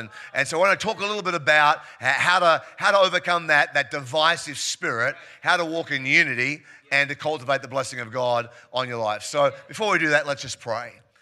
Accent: Preston, Victoria, Australia; I grew up in East Preston, did last year of primary school and the first 4 years of high school here. I went to Preston East High School for a season.

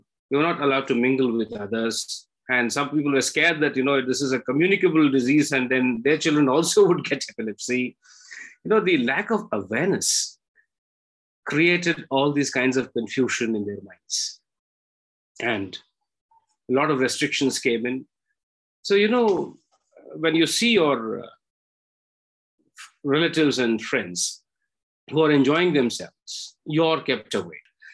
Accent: Bangalore, Karnataka, India; born there; Well, it was 1962 that I was born in Bangalore

